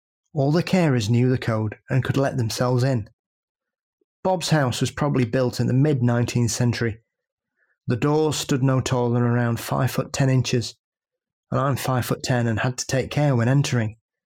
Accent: Ireland; I'm from Ireland and I'm 35 years old.

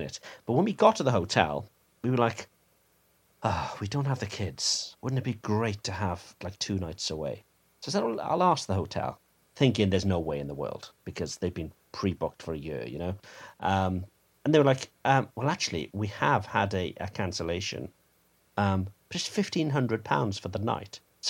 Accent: Cardiff, Wales, United Kingdom; which happened to be in my hometown in Cardiff too.

